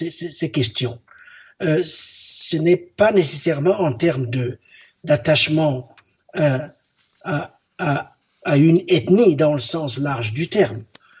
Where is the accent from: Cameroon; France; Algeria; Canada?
Cameroon; born there; je suis né au Cameroun. Pour moi, le Cameroun est une invention coloniale